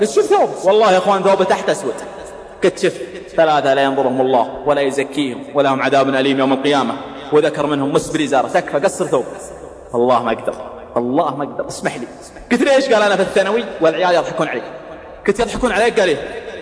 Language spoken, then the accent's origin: Arabic; Riyadh, Riyadh Province, Saudi Arabia; أنا مرة صليت تراويح عندنا في الرياض